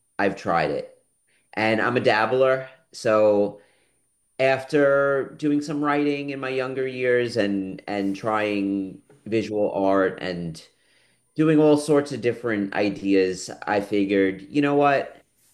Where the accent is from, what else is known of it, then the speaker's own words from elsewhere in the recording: United States; And when I was growing up in the United States here, we have these garage sales.